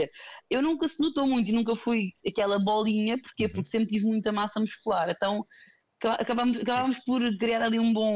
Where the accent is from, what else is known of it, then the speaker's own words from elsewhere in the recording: Lisbon, Portugal; tenho 27 anos, sou natural de Lisboa, mais propriamente de Caneças